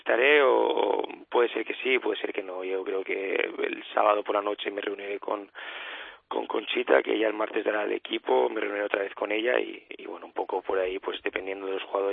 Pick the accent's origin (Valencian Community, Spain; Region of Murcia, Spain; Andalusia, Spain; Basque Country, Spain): Valencian Community, Spain; Los dos somos de la Comunidad Valenciana.